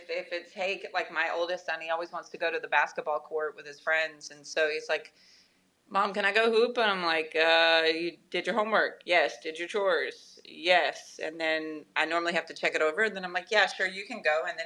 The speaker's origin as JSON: {"language": "English", "region": "Florida", "country": "United States", "tie": "born or raised there", "said": "I grew up in Florida, so racial slurs against Spanish-speaking people was much more prominent."}